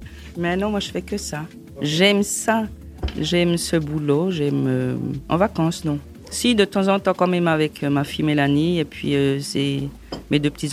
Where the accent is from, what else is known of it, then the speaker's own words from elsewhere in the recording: Courtételle, Jura, Switzerland; moi, quand j'étais enfant, j'habitais à Courtétel, on avait une école enfantine, puis on avait des sœurs.